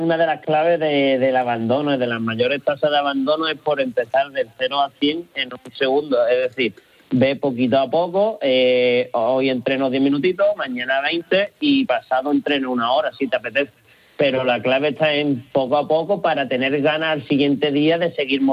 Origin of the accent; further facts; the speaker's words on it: Málaga, Andalusia, Spain; yo soy de Málaga y aquí en Málaga llega el momento de quitarte la camisetita y a la playa